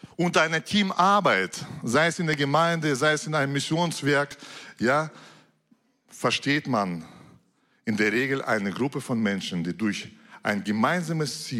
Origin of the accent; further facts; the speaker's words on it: Russia; Wisst ihr, ich komme ja aus Russland jetzt